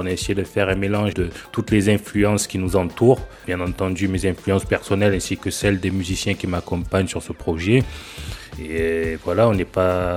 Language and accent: French; Senegal; also born or lived in Niger; Moi, je suis né au Niger, j'ai grandi au Sénégal